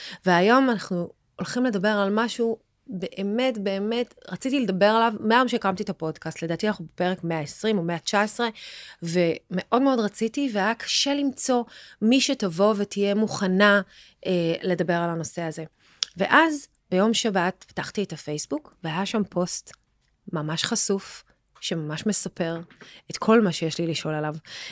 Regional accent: Tel Aviv, Tel Aviv District, Israel; אני תל אביבית וגדלתי בעירוני A.

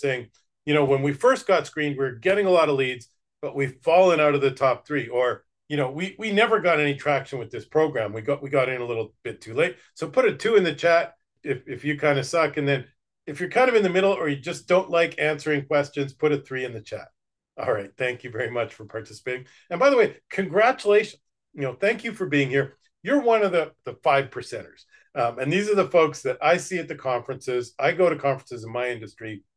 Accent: Winnipeg, Manitoba, Canada; now in Boca Raton, United States; I come from Winnipeg, Canada. We're proud to say it's one of the coldest places on Earth.

